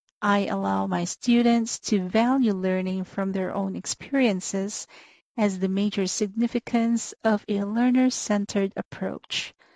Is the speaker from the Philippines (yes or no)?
yes; Philippines; from the Philippines.